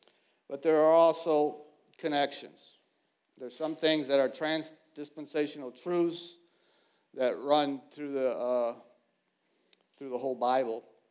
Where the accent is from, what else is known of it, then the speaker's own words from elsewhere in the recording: Holland, Michigan, United States; I'm from Holland, Michigan, the Tulip City.